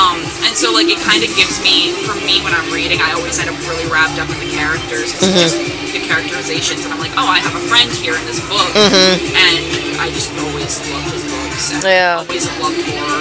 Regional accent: Maine, United States; I grew up in Maine.

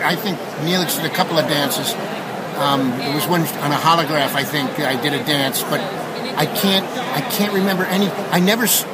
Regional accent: New York, United States; also born or lived in Maine; I'm from New York and Maine.

